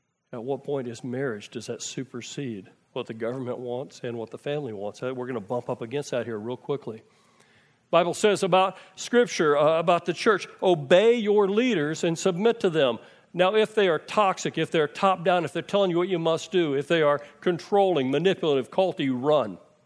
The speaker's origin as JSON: {"language": "English", "country": "United States", "said": "Listen, this is hard for me. I'm American."}